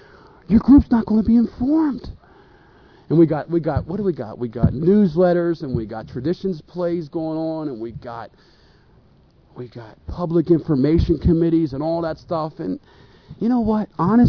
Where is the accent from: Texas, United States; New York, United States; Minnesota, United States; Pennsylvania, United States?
Pennsylvania, United States; Philadelphia; well, I'm from Phil.